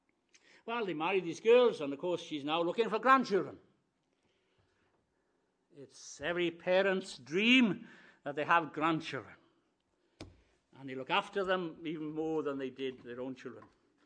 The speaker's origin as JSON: {"language": "English", "region": "Wales", "country": "United Kingdom", "said": "We have an expression in Welsh, it's called hiriaeth. Hiriaeth is a homesickness, but being Welsh, of course, is much deeper than the English"}